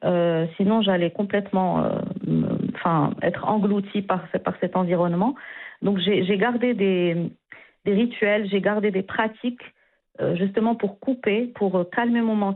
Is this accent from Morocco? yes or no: yes; Morocco; moved away; Parce que quand j'ai quitté le Maroc, je me suis rendu compte que je ne savais pas qui j'étais. J'avais évolué dans une société où on ne prend pas le temps de nous poser la question de qui on est, quels sont nos besoins.